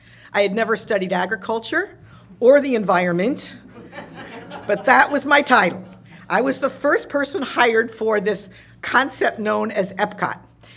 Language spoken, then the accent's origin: English; New York, United States; I went across country 4 times, going to the University of Arizona from my home state of New York.